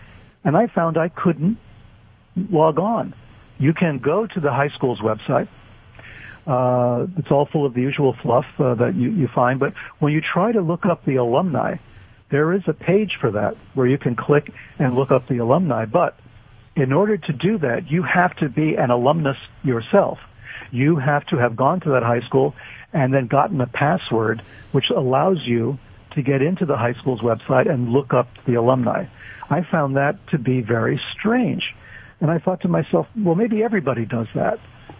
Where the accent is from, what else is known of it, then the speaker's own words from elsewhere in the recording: New York City, New York, United States; even though I'm from New York City